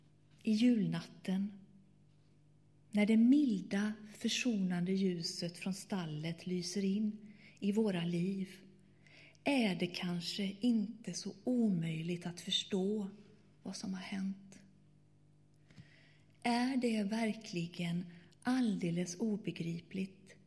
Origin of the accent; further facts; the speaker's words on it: Sweden; born there; Men jag är född i Sverige, men egentligen är jag italiensk.